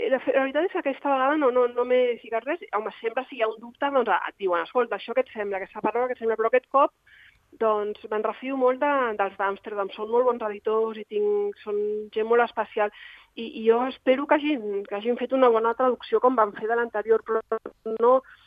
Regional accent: Catalonia, Spain; first language Catalan; i mira que sóc catalana i sóc totalment bilingüe

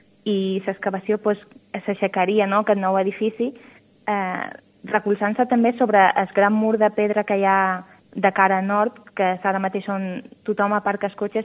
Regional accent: Formentera, Balearic Islands, Spain; m'estimava molt per ser de Formentera i, tot i que jo estava estudiant a Barcelona, pues, tenia ganes de tornar a fer o treballar, no?, en la meva illa.

